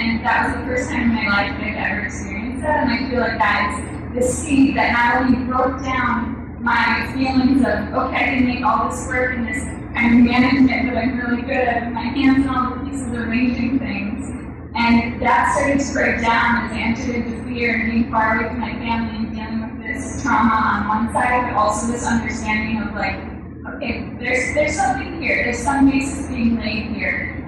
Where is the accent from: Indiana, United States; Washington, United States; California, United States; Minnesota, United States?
Minnesota, United States; Winona; I grew up in Winona, Minnesota, which is a really small town in Minnesota. And we were about 55 Jewish families that were part of the Jewish community.